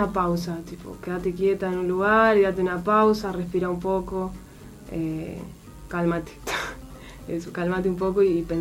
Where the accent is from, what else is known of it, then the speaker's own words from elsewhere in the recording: Montevideo, Uruguay; born there; also born or lived in Florida / El Pinar; now in Solimar, Uruguay; No, nací acá en Montevideo, viví un tiempo en Florida, después en El Pinar, después Solimar, después ya sí me quedé allá en Solimar.